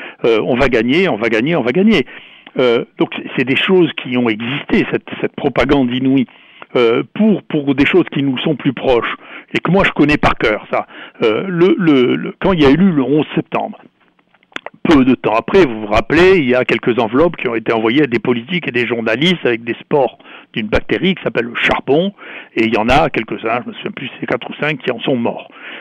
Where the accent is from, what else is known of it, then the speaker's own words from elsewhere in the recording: France; Chez nous, en France, ils ne prenaient même pas des spécialistes.